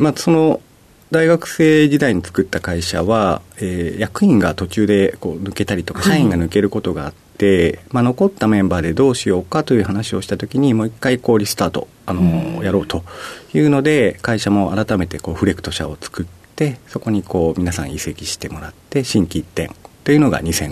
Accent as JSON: {"language": "Japanese", "region": "Okayama", "country": "Japan", "tie": "born or raised there", "also_born_or_lived": "Hiroshima", "said": "広島県出身で、育ちは隣の岡山県になっております。"}